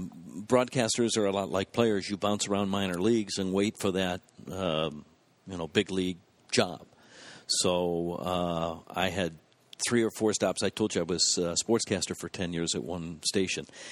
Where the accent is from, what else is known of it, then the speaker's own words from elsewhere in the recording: Detroit, Michigan, United States; No. I grew up in Detroit. Went to college nearby.